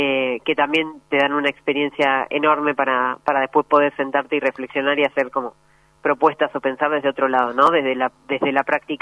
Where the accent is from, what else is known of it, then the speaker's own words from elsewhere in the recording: Coronel Pringles, Buenos Aires Province, Argentina; Yo soy de Coronel Pringles, eso explica el estudio en la Universidad Nacional del Sur, claro, en Bahía Blanca.